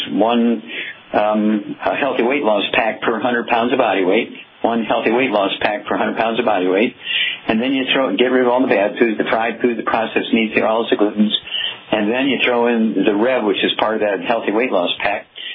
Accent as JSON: {"language": "English", "region": "Missouri", "country": "United States", "tie": "born or raised there", "said": "Chuck, let's go to Missouri, my home state, and Louise."}